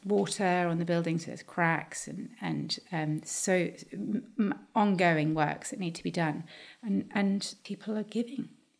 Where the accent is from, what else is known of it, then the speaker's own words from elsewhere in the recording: London, United Kingdom; I grew up in London.